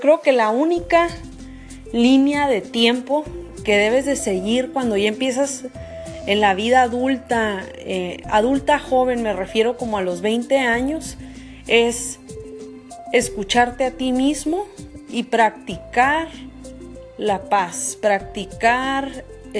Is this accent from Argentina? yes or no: no; Mexico; México es un país norteamericano que es de donde yo soy